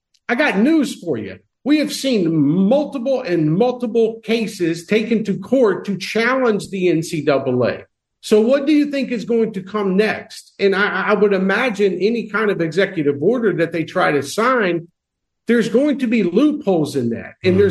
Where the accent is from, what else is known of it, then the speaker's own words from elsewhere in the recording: Mobile, Alabama, United States; look, I'm from Mobile, Alabama, okay?